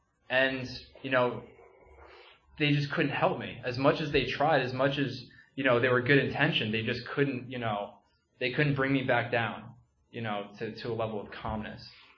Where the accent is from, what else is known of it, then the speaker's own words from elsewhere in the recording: New Jersey, United States; And so I grew up in Sussex County. That's all the way up north, very top of New Jersey.